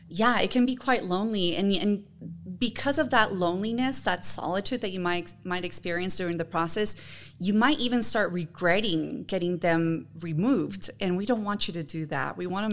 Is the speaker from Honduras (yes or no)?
yes; Honduras; moved away as an adult; now in United States; And I'm originally from Honduras. I was born and raised there, but I have lived now here in the States for 20 years. I consider myself bicultural, bilingual. My dad is American. My mom is Honduran.